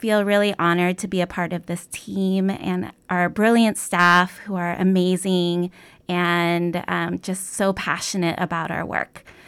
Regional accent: Oregon, United States; I am homegrown here from Oregon. My parents immigrated from Korea and decided to raise our family here in Oregon. So I was raised in Washington County, with my brother and my parents.

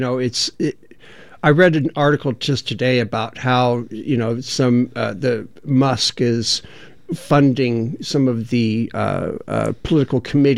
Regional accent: Portland, Oregon, United States; And I told him I was from Portland, Oregon.

